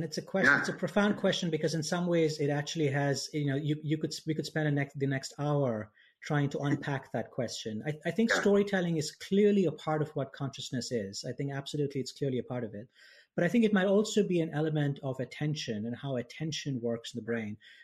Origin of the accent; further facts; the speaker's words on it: India; growing up in India and raised in a household that was a Hindu household